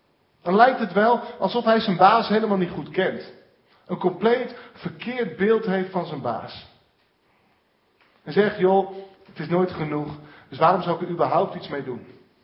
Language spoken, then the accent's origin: Dutch; Emmen, Drenthe, Netherlands; Ik kom uit Emmen